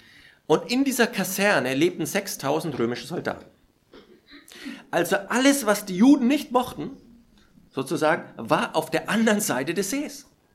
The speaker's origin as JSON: {"language": "German", "town": "Nuremberg", "region": "Bavaria", "country": "Germany", "tie": "born or raised there", "said": "ich bin ja hier in Nürnberg aufgewachsen"}